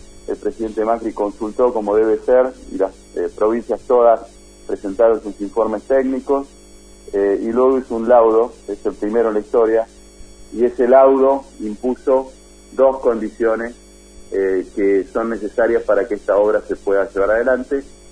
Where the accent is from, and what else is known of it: Argentina